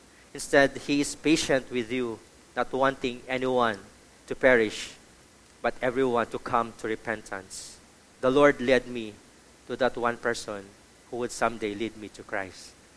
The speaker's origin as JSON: {"language": "English", "town": "Manila", "region": "Metro Manila", "country": "Philippines", "tie": "born or raised there", "also_born_or_lived": "Cebu", "said": "I am the eldest of four children. I was born in Cebu but grew up in Manila."}